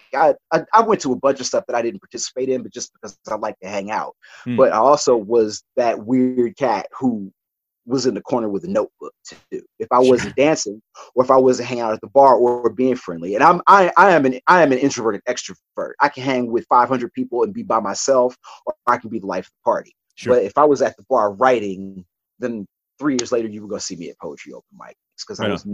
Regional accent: United States; at that point, was growing up in the South suburbs in a 50-50 integrated grade school, black and white.

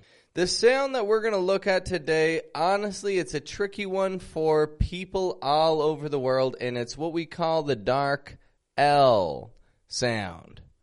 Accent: Toronto, Ontario, Canada; I'm from Toronto, Canada.

